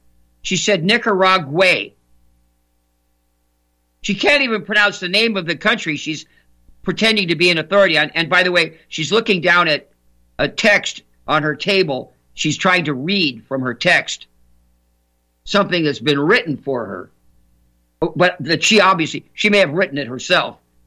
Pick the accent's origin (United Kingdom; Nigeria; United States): United States; New York City, New York; born there; I was born in New York City in June of 1948.